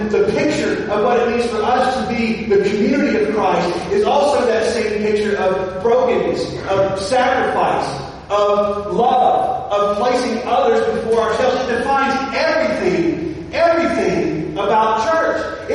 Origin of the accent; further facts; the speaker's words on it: Georgia, United States; growing up in my hometown in Georgia, it was a textile town. Had textile mills.